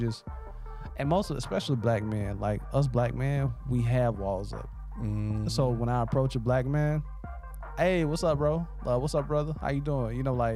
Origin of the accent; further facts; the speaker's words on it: the South, United States; It just, I'm from the South, bro.